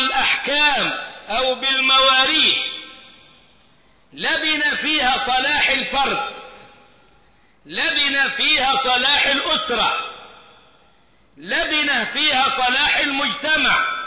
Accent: Egypt; بالبلد زي ما بيقولوا عندنا في مصر طوبة على طوبة

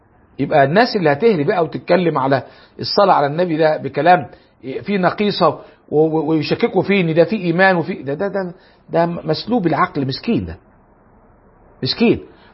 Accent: Cairo Governorate, Egypt; وما كانش ايامنا ما عندنا في مصر كلها القاهره الا معهدين 2 للاعدادي وواحد للثانوي، جيلنا عانى كتير يعني

